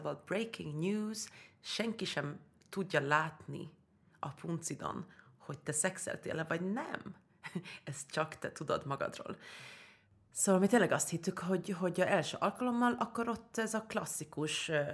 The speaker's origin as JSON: {"language": "Hungarian", "country": "Sweden", "tie": "born or raised there", "said": "mikor felnőttem Svédországban"}